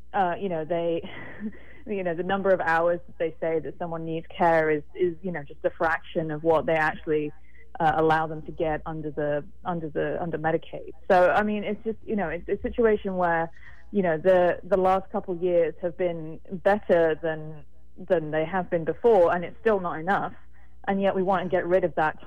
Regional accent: United Kingdom; You know, I'm from Britain.

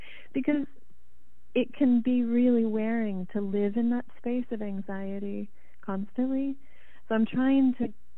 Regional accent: Haiti; I grew up in Haiti as a kid, locked up on a missionary compound plenty of times

